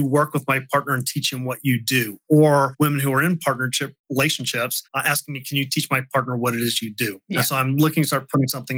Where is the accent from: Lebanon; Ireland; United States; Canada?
United States; Florida; so I'm originally from Florida.